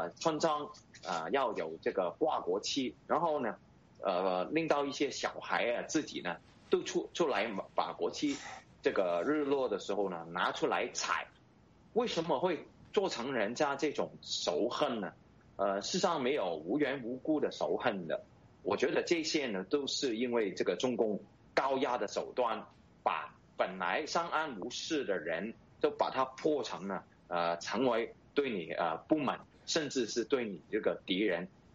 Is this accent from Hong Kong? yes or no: yes; Hong Kong; 我们香港人是要求你兑现承诺